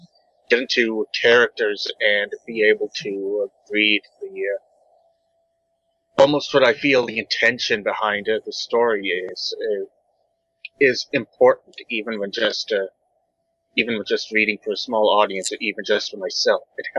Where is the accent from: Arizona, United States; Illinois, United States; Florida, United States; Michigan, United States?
Michigan, United States; but I am 29 years old, have been born and raised in Michigan.